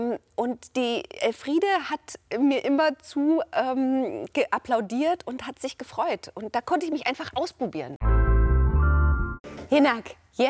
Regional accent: Saxony, Germany; ich kam ja aus dem Erzgebirge und ich habe ja gedacht, wirklich, ich spreche Hochdeutsch.

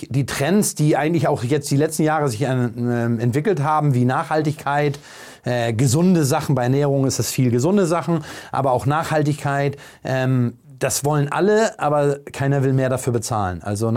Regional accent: Bad Segeberg, Schleswig-Holstein, Germany; also born or lived in Wahlstedt; ich bin in Bad Segeberg groß geworden oder in der Nähe, in Wahlstedt.

